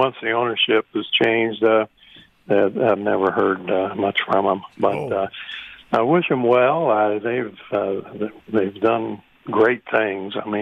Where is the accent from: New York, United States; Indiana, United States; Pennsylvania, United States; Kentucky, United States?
Indiana, United States; Oh yeah, I was from Southern Indiana.